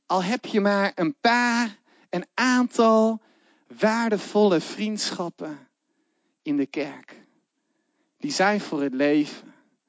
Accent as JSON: {"language": "Dutch", "country": "Netherlands", "said": "Wist je ook dat we internationaal bekend staan als Nederlanders om onze gierigheid?"}